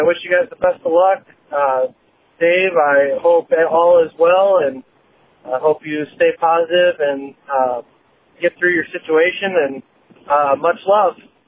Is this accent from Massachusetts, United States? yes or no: no; Quincy, Illinois, United States; I'm from Quincy, Illinois.